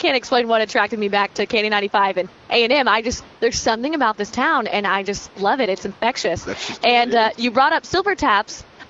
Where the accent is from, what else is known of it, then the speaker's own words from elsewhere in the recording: Houston, Texas, United States; I am also from Houston.